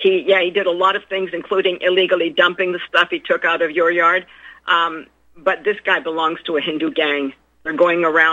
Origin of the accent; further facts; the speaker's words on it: Canada; And I, as a Canadian, have to acknowledge him as the King of Canada?